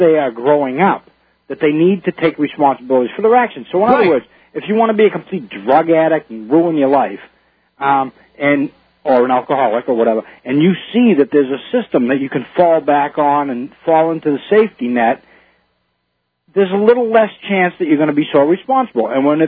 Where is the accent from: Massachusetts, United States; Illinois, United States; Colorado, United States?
Massachusetts, United States; I grew up in Massachusetts, and north of the border, there's a little bit more freedom up in New Hampshire.